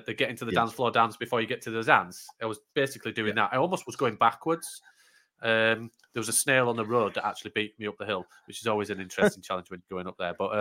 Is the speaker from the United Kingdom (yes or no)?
yes; Yorkshire and the Humber, United Kingdom; as a Yorkshire man, I'm so tight.